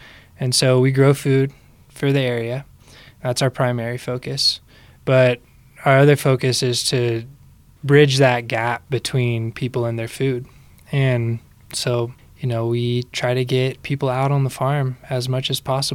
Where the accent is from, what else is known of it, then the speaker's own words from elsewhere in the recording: Colorado Springs, Colorado, United States; Well, we grew up in Colorado Springs, like I said before, and then my folks ended up moving away out to North Carolina